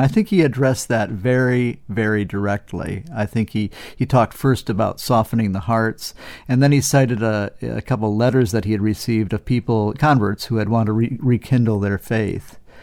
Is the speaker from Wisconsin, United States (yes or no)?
yes; Wisconsin, United States; I grew up in Wisconsin, so I'm trying to bring it all together into this kind of conference experience